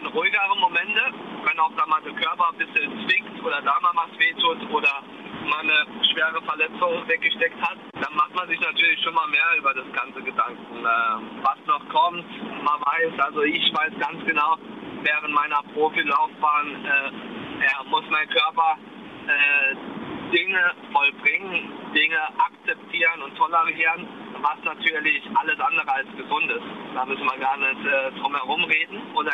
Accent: Saarbrücken, Saarland, Germany; Da habe ich vor allen Dingen dann auch als Saarbrücker, als Saarländer, glaube ich, dann versucht man ja doch immer die Nähe zu halten.

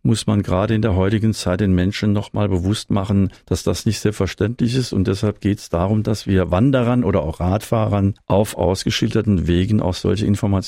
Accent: Bexbach, Saarland, Germany; born there; ich bin gebürtiger Bexbacher und werde nicht aus dem Saar-Pfalz-Kreis wegziehen

